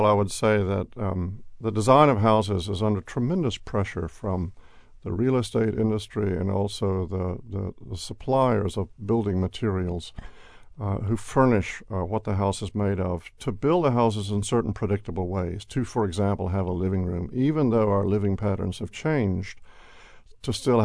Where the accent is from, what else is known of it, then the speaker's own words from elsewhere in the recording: Greensboro, North Carolina, United States; I grew up in Greensboro, and I went to college in Europe